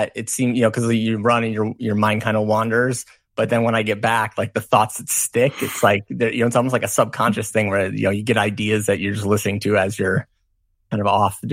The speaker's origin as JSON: {"language": "English", "town": "Green Bay", "region": "Wisconsin", "country": "United States", "tie": "born or raised there", "said": "Yeah. So I was born and raised in Wisconsin, grew up just outside of Green Bay."}